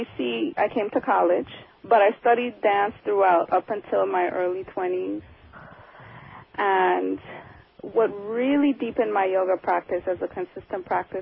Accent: St. Croix, U.S. Virgin Islands; Where I'm from, I'm originally from St. Croix, Virgin Islands.

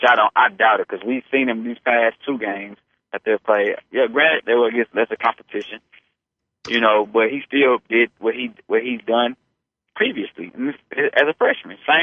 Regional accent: Houston, Texas, United States; I'm always in Houston because that's my hometown

